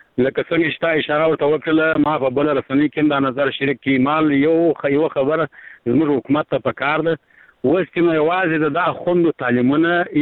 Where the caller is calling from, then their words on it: Arghandab, Kandahar, Afghanistan; لکندار ولایت ارغندا ولسوالۍ سره د ټلیفون په کار شم خورې